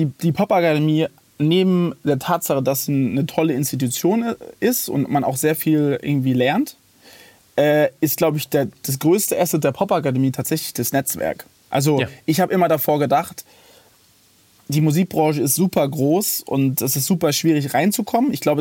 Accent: Heidelberg, Baden-Württemberg, Germany; ich komme zwar auch aus Heidelberg, also liegt direkt neben Mannheim

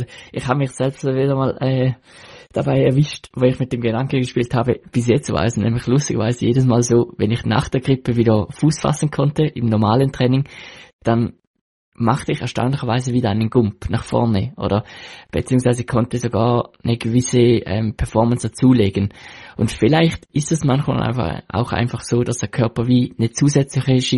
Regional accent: Switzerland; als Schweizer meistens nicht so eine Herausforderung

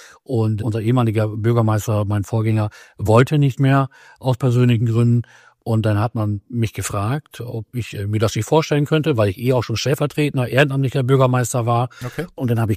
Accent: Wangerland, Lower Saxony, Germany; Also ich merke das, weil ich ja hier aufgewachsen bin und ich gefühlt jeden kenne.

